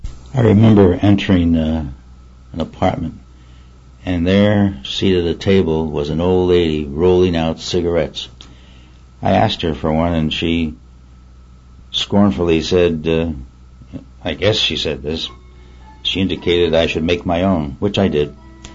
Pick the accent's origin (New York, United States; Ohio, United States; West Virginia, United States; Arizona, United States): New York, United States; I said, "I'm from New York. Where are you from?"